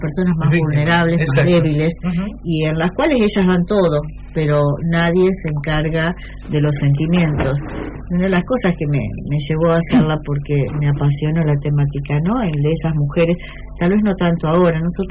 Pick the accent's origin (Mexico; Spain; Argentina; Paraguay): Argentina; Paraná, Entre Ríos; also born or lived in Colón; No, estuve acá en Paraná. Si bien nací en Colón, anduve por bastantes lugares de la provincia por el trabajo de mi padre, pero ya desde la secundaria, de los 13 años más o menos, nos radicamos en Paraná